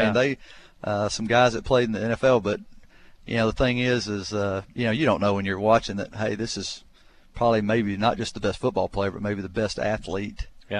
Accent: Alabama, United States; I've been to a lot of different places growing up in Alabama.

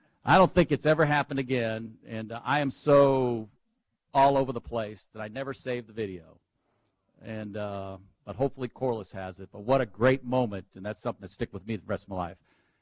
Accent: Massachusetts, United States; And but I came from Massachusetts, hit the jackpot with parents.

